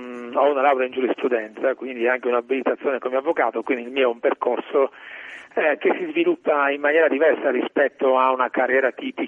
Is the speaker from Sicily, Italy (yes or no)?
yes; Sicily, Italy; accent: Sicilian; dal mio accento capisci che sono siciliano, gli anni del 92-93 ero le scuole superiori